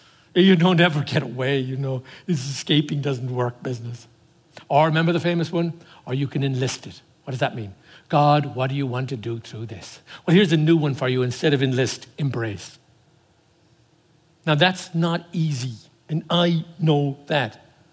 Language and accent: English; Tipperary, Munster, Ireland; I always remember my hometown of Tipperary